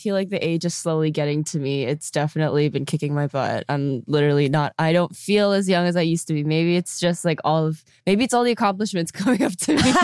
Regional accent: United States; But I was like, I'm just American.

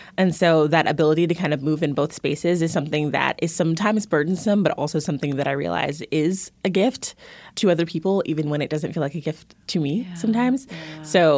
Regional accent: Houston, Texas, United States; I'm from Houston. I'm from the white suburbs of Houston

